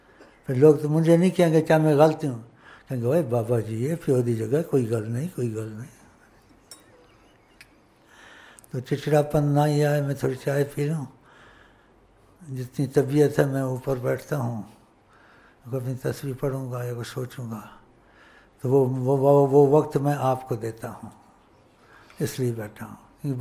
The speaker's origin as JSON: {"language": "Urdu", "region": "Punjab", "country": "Pakistan", "second_language": "Urdu", "said": "تو اردو ان سے بیچاروں سے ایسی، ہم پنجابی ہیں."}